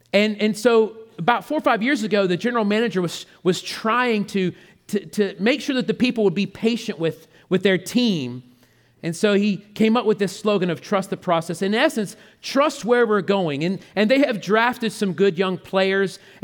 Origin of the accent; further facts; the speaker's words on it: Asheboro, North Carolina, United States; So I just want to give you a little introduction of myself. I grew up in Asheboro